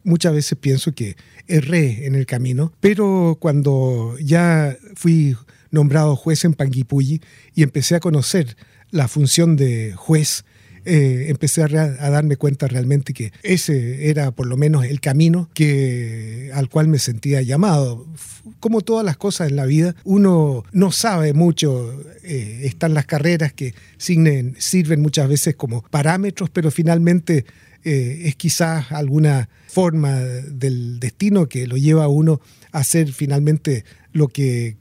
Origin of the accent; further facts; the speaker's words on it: El Salvador; born there; Nací en El Salvador, Centroamérica, el año 1939.